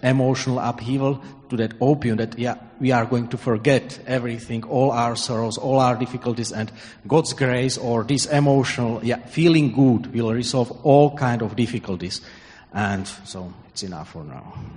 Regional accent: Slovakia; English is a second language; from Slovakia.

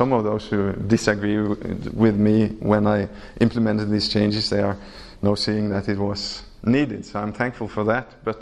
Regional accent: Kenya; now in Norway; And that was another thing I didn't realize when I came from Kenya to Norway, that I was a significant and important people in other people's lives.

